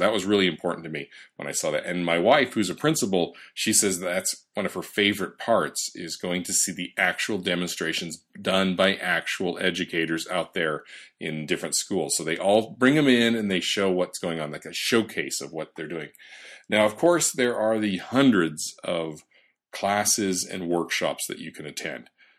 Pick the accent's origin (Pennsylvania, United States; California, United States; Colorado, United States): Colorado, United States; Denver; ISTE coming to my hometown of Denver, Colorado.